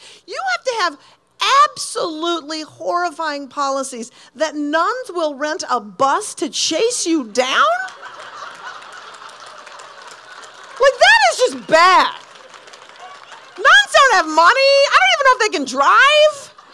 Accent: Minnesota, United States; I'm originally from Minnesota. And I'm a Packer fan.

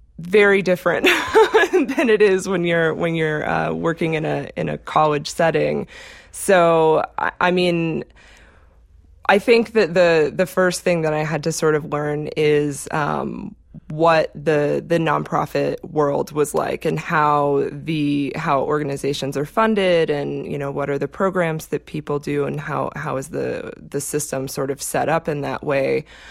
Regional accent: Athens, Georgia, United States; Well, I grew up in Athens, Georgia, and I went to college in Atlanta.

